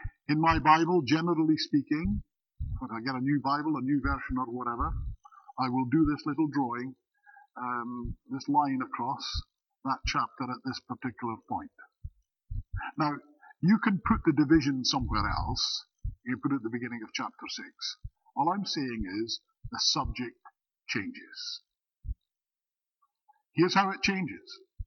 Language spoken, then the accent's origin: English; Scotland, United Kingdom; But I am Scottish. I was born Scottish. And I will be Scottish until I die.